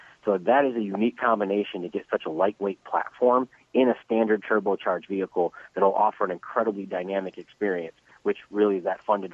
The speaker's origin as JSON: {"language": "English", "town": "Detroit", "region": "Michigan", "country": "United States", "tie": "born or raised there", "said": "Yeah, look, for me being a car enthusiast and growing up in the Detroit area, there isn't a better job I could possibly have."}